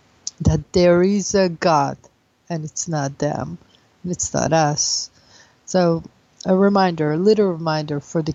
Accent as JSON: {"language": "English", "country": "United States", "said": "And as an American, even though I am living abroad, I really felt and touched."}